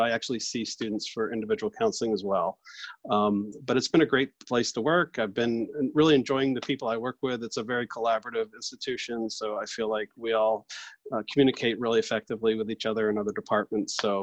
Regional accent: Maryland, United States; Well, I grew up in Maryland. I actually come from a military family. My dad was stationed in the Pentagon, so I didn't have to move around a lot when I was a kid.

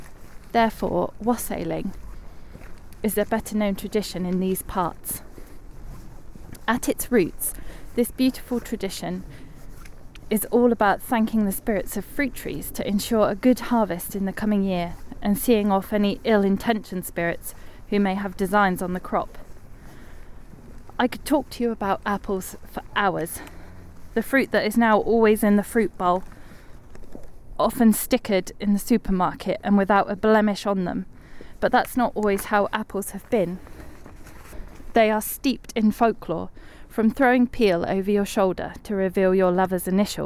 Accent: South West England, United Kingdom; now in Somerset, United Kingdom; Growing up in Devon and now living in Somerset

